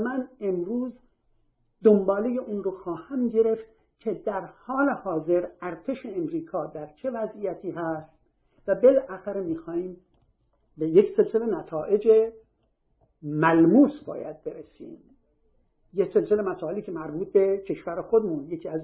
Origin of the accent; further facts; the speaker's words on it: Iran; به عنوان یک ایرانی، به عنوان کسی که وطنش رو دوست داره